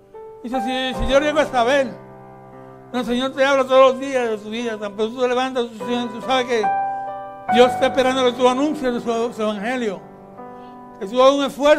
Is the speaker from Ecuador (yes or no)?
no; Puerto Rico; Sí, yo soy de Puerto Rico.